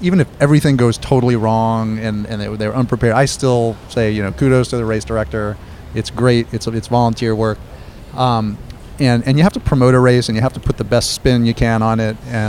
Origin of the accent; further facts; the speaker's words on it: Ithaca, New York, United States; I grew up in Ithaca, New York.